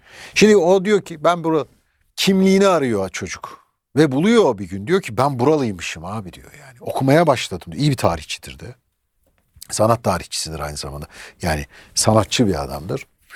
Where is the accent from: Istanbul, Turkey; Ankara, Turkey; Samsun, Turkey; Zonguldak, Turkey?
Istanbul, Turkey; born there; İstanbul'un Anadolu yakasında dünyaya geldim. Yaşımı vermeyeyim, bilenler biliyor. Bayağı bir zaman önce dünyaya geldim.